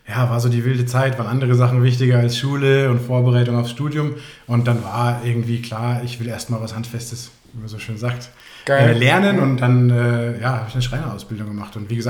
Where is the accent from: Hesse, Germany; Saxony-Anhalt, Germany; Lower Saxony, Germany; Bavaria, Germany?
Hesse, Germany; Frankfurt; now in Chiemgau, Germany; habe ich meine Koffer gepackt in Frankfurt, wo ich groß geworden bin und ja, bin ins Chiemgau gezogen und da jetzt dann auch, mittlerweile schon einige Jahre hier.